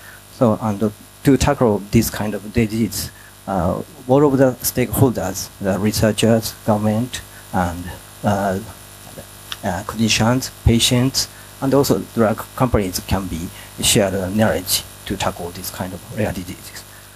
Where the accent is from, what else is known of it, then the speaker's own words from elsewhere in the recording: Japan; from Japan